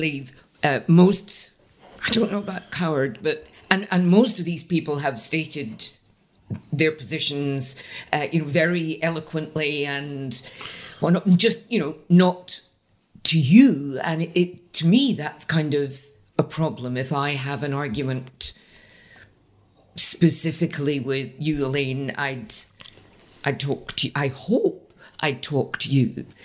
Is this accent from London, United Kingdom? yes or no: no; Paisley, Scotland, United Kingdom; I forget who it was, but I come from Paisley.